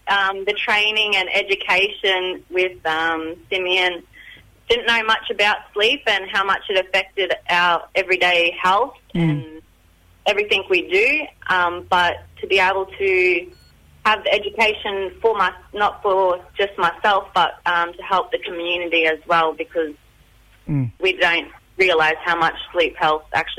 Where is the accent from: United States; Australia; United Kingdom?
Australia; Queensland; So I'm from the Kalkadoon region with cultural links, extensive cultural and family links to the Gungalida traditional lands in Burketown and Gregory, and Waliyawa traditional lands